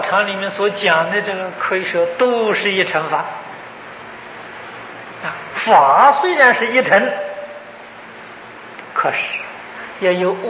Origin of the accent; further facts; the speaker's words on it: China; 我们是中国人，我们是1980年的中国人，不是从前的中国人。